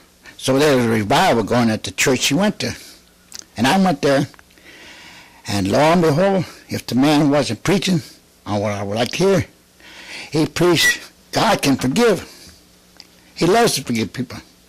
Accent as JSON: {"language": "English", "town": "Grand Rapids", "region": "Michigan", "country": "United States", "said": "from Grand Rapids, Michigan. And I am a Chippewa, full-blooded Chippewa Indian from the Chippewa tribe of Michigan."}